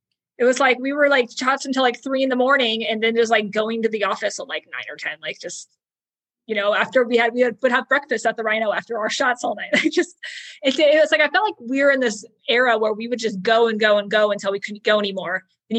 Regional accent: Montana, United States; like I booked … for a festival in Montana, my hometown in 2018.

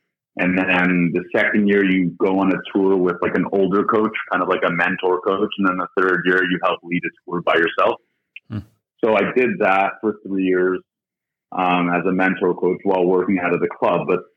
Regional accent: Thornhill, Ontario, Canada; also born or lived in South Africa / Boston; So once moved from Boston, moved to Thornhill, which is a suburb of Toronto. It's just outside Toronto.

